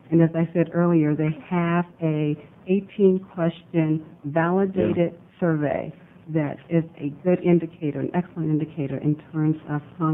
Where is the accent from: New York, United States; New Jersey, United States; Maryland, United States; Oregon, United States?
Oregon, United States; Portland; I'm born and raised in Portland.